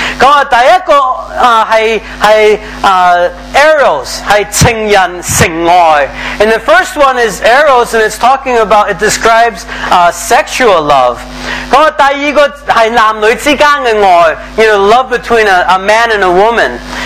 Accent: United States; I'm from the United States.

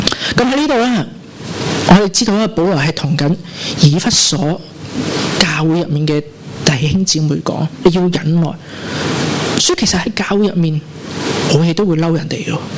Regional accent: Macau; 我们除了除了澳门人之外，那我的确有个葡国护照，我都是可以叫葡国公民

